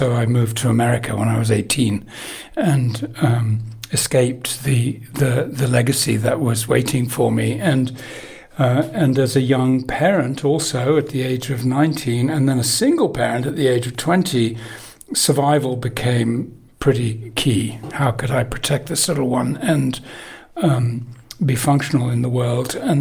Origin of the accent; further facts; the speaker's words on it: England, United Kingdom; also born or lived in Italy / Asia; Well, I am English-Italian. I was brought up in England, but I've lived in Italy for more time than in England and spent many years in Asia.